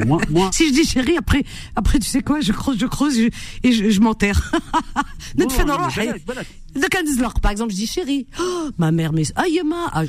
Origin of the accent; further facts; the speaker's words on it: France; dans ma famille, on a grandi en France toute notre vie. Tout le monde est né en France. Mes sœurs, mes frères. Blablabla. Tu vois ce que je veux dire? Depuis des générations, mes grands-parents, ils sont arrivés avant les années 50.